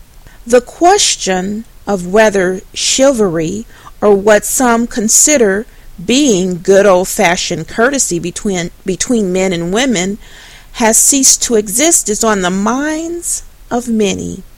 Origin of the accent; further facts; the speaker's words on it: Jackson, Mississippi, United States; I have family that live in Jackson, Mississippi, and that's where my hometown is and where I grew up as a child.